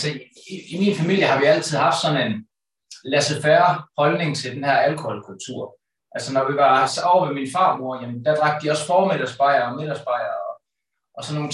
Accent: Holstebro, Central Denmark Region, Denmark; Jeg blev født i 87 på Holstebro Centrale Sygehus.

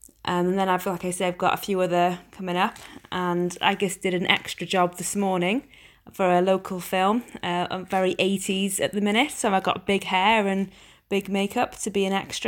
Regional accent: Wrexham, Wales, United Kingdom; I am from Wrexham in North Wales, and I'm a plus size model.

